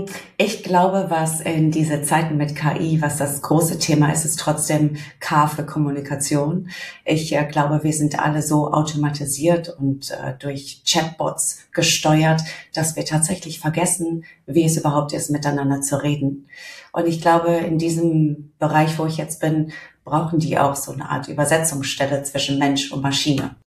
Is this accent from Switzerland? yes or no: no; United Kingdom; German is a second language; now in Germany; ich bin Britin, das stimmt. Allerdings schon sehr, sehr lange in Deutschland. Habe mir auch die Sprache gut aneignen können auf dem Weg meines Aufenthalts.